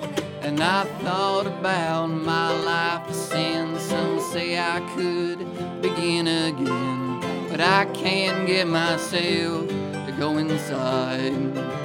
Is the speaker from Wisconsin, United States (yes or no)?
no; Utah, United States; You know, because we're from Utah.